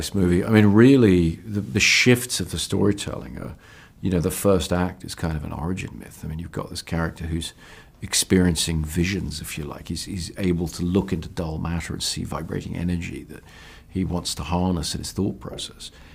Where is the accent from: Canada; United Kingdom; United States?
United Kingdom; as a British person